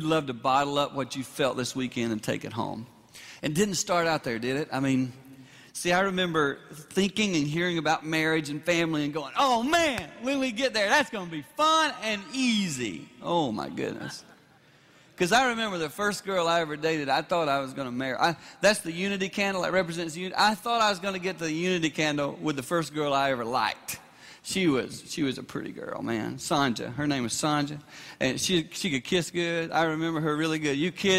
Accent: South Carolina, United States; I grew up in South Carolina.

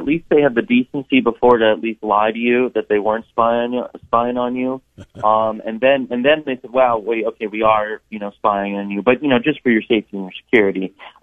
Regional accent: Idaho, United States; I grew up in Idaho, actually, North Idaho, actually, and that's where I grew up, and that's my background, and that's where I call, you know, the my original home.

